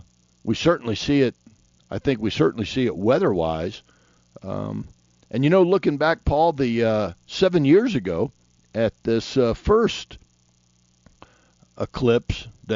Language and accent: English; Florida, United States; also born or lived in Carolinas; when I grew up in Florida and even in the Carolinas, I spent time